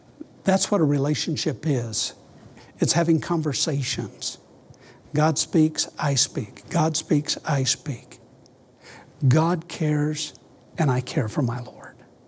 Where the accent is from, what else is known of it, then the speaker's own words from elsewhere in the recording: Maxwell, Nebraska, United States; "Dr. Cederholm … from Maxwell, Nebraska, and would like for you to sign my Bible."